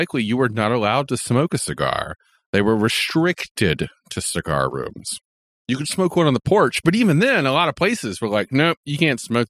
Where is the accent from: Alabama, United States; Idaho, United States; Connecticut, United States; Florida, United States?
Alabama, United States; When I went back to my home state of Alabama